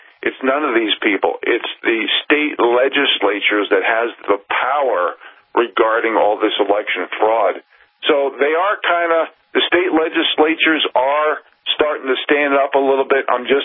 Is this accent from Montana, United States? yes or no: yes; Montana, United States; She is. I'm not. I'm from Montana.